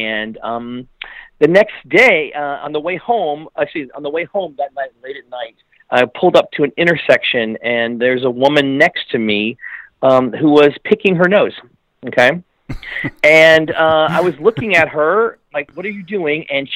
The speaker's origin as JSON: {"language": "English", "town": "Nashville", "region": "Tennessee", "country": "United States", "tie": "born or raised there", "said": "And I'm from Nashville, Tennessee. I was raised in the kind of the country music world there."}